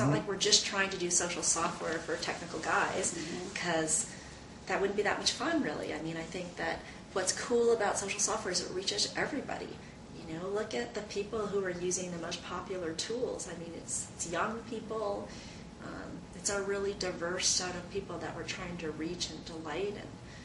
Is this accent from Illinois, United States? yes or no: no; Omaha, Nebraska, United States; also born or lived in Tokyo, Japan; I was born in Tokyo, and then somehow I basically grew up in Omaha, Nebraska.